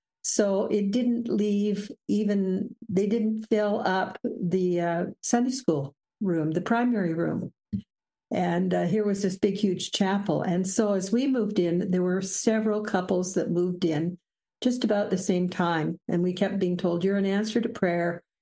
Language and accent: English; Edmonton, Alberta, Canada; now in Grande Prairie, Canada; I was born and raised in Edmonton.